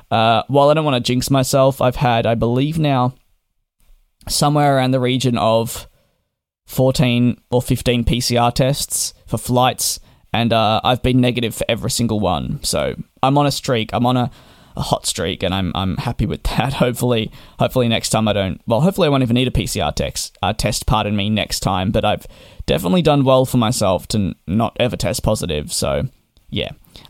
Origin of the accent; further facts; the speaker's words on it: Australia; I'm the kind of person that always gets confused as an Australian, if I want to go anywhere in the world, I have to take many flights.